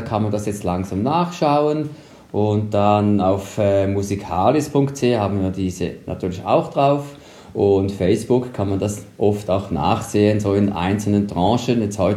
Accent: Switzerland; bei uns in der Schweiz

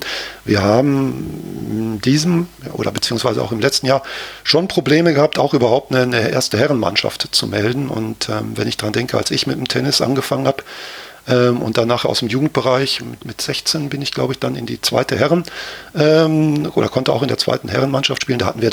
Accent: Gelsenkirchen, North Rhine-Westphalia, Germany; Also ich bin in Gelsenkirchen geboren und aufgewachsen

